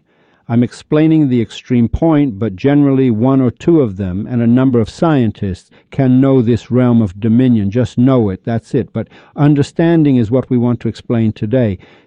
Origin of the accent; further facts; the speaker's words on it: Iran; They know I came from Iran.